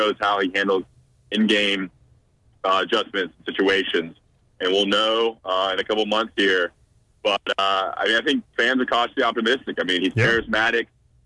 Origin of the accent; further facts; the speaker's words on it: North Carolina, United States; But I grew up in North Carolina, and all I know is Coach K at Duke.